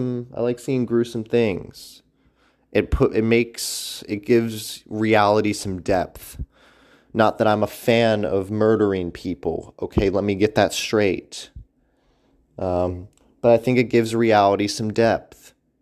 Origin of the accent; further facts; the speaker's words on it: Pennsylvania, United States; Exciting news this week out of my home state, Pennsylvania.